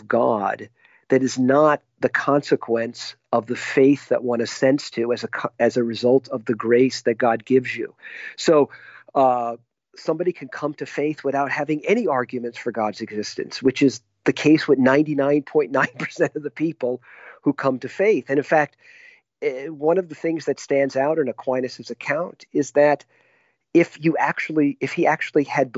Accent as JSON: {"language": "English", "town": "Las Vegas", "region": "Nevada", "country": "United States", "tie": "born or raised there", "said": "because my parents took us there when we were kids, growing up in Vegas. We weren't too far away from the Grand Canyon."}